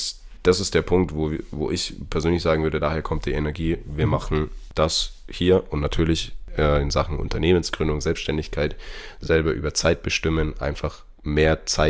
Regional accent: Ansbach, Bavaria, Germany; am Altstadtfest in meiner Heimatstadt Ansbach

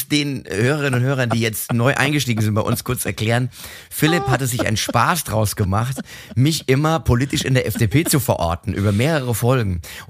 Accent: Mainz, Rhineland-Palatinate, Germany; aus meiner Heimatstadt Mainz

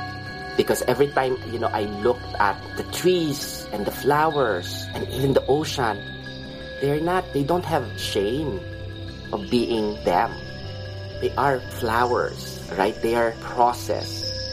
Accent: Philippines; I came from Barangay Piñan, a small barangay.

